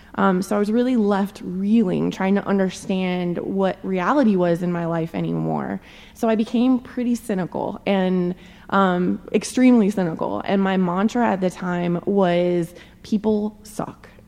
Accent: California, United States; And I grew up in California, so my family during this time was all the way on the other side of the country

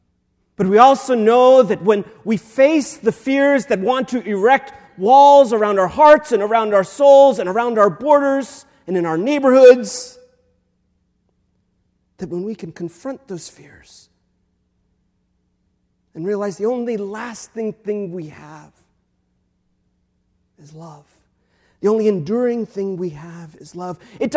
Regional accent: the South, United States; I always had this question about my identity as a Latino person growing up in the South.

